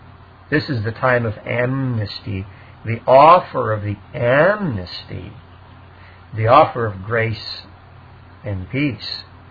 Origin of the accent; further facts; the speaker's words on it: San Antonio, Texas, United States; you guys know I'm from Texas, from San Antonio